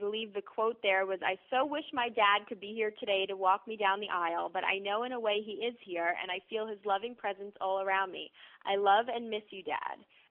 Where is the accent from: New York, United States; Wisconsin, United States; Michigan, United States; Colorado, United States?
New York, United States; born and bred in New York over here